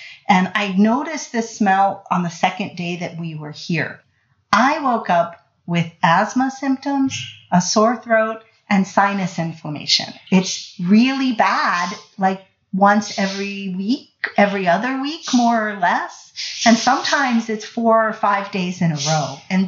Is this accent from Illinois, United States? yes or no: no; Pittsburgh, Pennsylvania, United States; I don't regret coming back because I love Pittsburgh and I love my hometown.